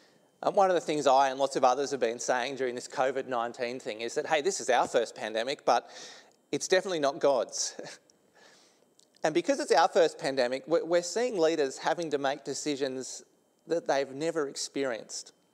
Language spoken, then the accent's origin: English; Australia; I'm only Aussie